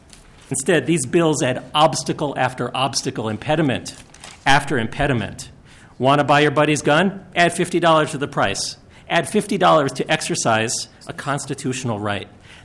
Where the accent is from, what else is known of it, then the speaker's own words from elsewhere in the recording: New York, United States; I'm the Vice President of the Gun Owners Civil Rights Alliance. You have to forgive me. I'm from New York, and I talk fast anyway.